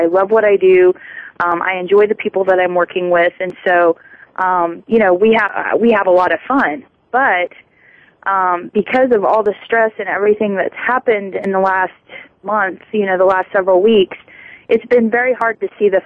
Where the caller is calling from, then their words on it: Kansas City, Missouri, United States; I'm calling in from Kansas City